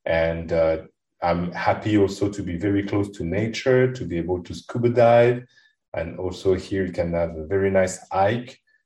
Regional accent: France; English is a second language; now in Mauritius; I was born and raised in France, and then I moved 5 years ago to Mauritius.

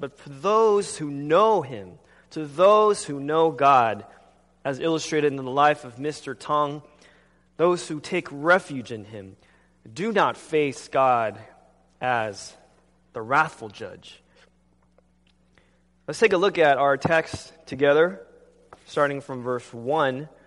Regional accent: Taiwan; as a child, I grew up in Taiwan because my father is a minister in the prison system in Taiwan.

